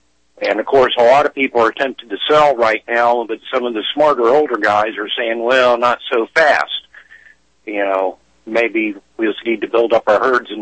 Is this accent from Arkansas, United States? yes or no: no; Florida, United States; I remember, you know, at least where I grew up down in Florida